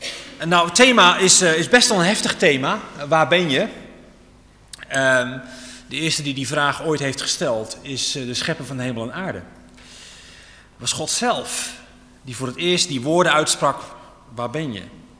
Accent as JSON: {"language": "Dutch", "country": "Netherlands", "said": "Zeggen we misschien, ja, maar wij zijn gedisciplineerder. Wij zijn Nederlanders."}